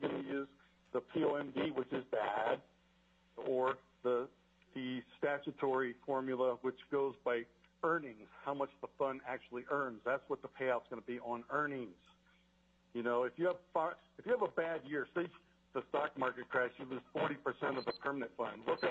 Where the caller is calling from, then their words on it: Wasilla, Alaska, United States; Hey, I'm calling from Wasilla.